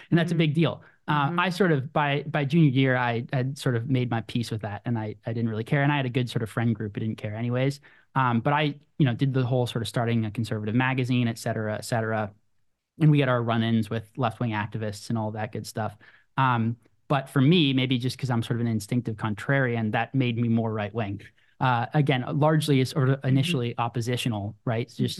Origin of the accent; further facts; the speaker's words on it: Portland, Oregon, United States; We grew up in Portland, Oregon, which isn't exactly a bastion of right wing politics.